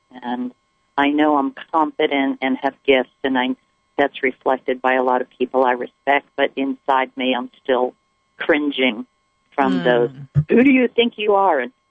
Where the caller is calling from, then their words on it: Berkeley, California, United States; From Berkeley, California.